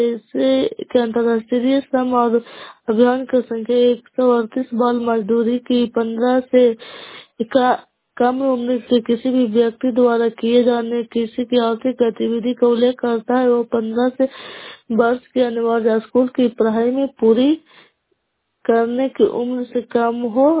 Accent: Kala, Bihar, India; Nalanda नगरोसा block कला पंचायत की निवासी हूँ।

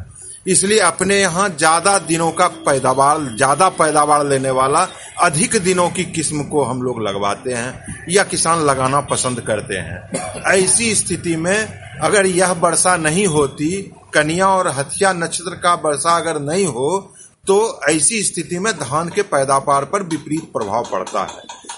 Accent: Bihar, India; मैं 81 टोला ग्राम का निवासी हूं, प्रखंड बरियारपुर जिला मुंगेर।

